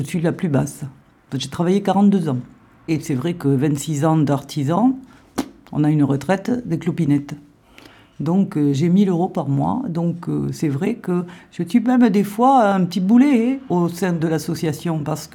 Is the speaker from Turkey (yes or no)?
no; Montauban, Occitanie, France; je suis de Montauban.